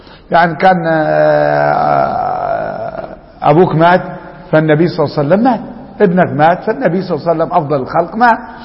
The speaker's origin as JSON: {"language": "Arabic", "region": "Upper Egypt", "country": "Egypt", "said": "كان واحد عندنا في الصعيد"}